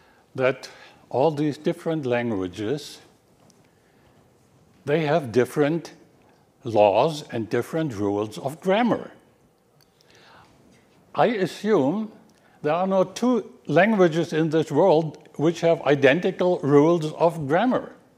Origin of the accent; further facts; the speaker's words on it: Germany; first language German; English is a second language; Probably many of you know that I was born and raised German. So it's no wonder that my first language is German. With grade 5, I started to learn English.